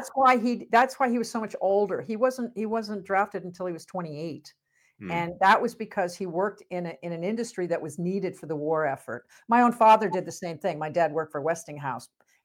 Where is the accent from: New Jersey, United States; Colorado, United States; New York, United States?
New Jersey, United States; also born or lived in Grand Rapids, Michigan; But I didn't live there. I moved when I was two. I'm really a Jersey girl. Sorry, I grew up in New Jersey.